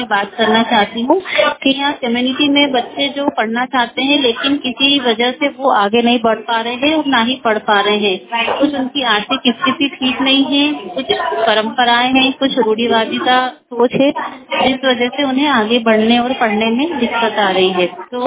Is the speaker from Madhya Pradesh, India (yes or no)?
yes; Indore, Madhya Pradesh, India; और मैं इंदौर से हूँ।